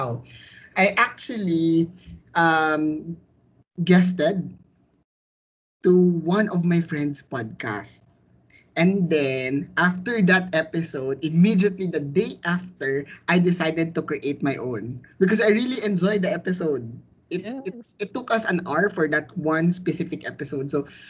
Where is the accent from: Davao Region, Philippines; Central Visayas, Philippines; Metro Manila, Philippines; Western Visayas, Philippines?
Western Visayas, Philippines; Talisay City; And I'm from Talisay City, Negros Occidental.